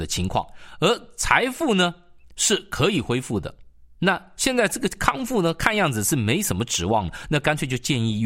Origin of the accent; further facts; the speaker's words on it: China; 特别对我们中国人来讲，